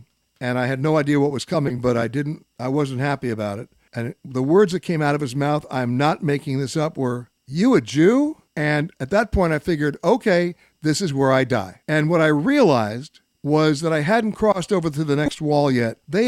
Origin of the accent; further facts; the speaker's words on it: New York City, New York, United States; I'm from New York City.